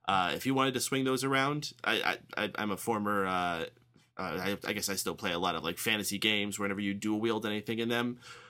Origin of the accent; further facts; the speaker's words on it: New York, United States; I'm partial to New York because that's my hometown area